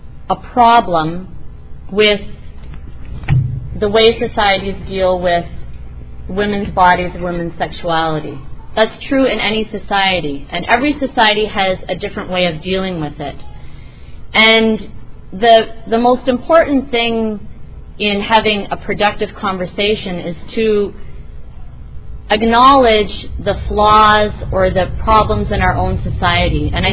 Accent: Canada; now in United States; I'm coming from America, and even though I'm Canadian, I've lived in the United States for so long

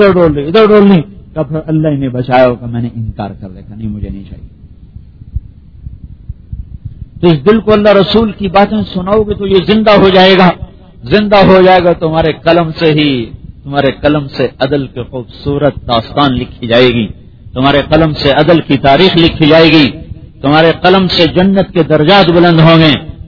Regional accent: Sialkot, Punjab, Pakistan; تو میں پھر ویگن میں چلا گیا, سیالکوٹ کا رہنے والا ہوں, ویگن میں بیٹھا تھا

